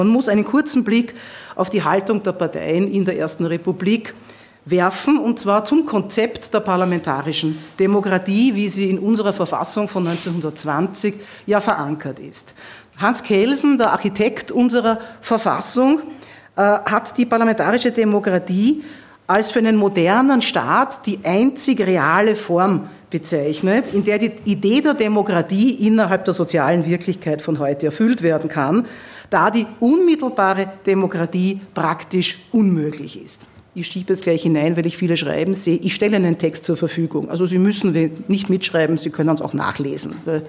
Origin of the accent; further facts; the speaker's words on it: Vienna, Austria; Ich freue mich, dass ich hier als Wiener Rechtshistorikerin zu Ihnen, Historikerinnen, Zeithistorikern in Innsbruck, sprechen darf.